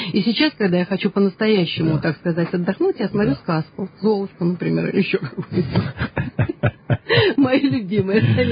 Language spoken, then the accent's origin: Russian; Saint Petersburg, Russia; born there; Это я родилась в Петербурге. Мои же из Полтавы приехали в Петербург.